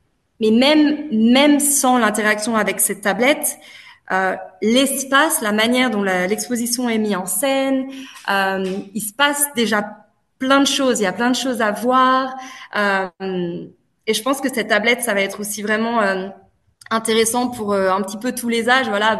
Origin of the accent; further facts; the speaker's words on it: Paris, Île-de-France, France; now in Melbourne, Australia; quand j'étais petite collégienne en France, à Paris, et de retrouver cette même histoire-là à Melbourne dans ma vie complètement différente maintenant.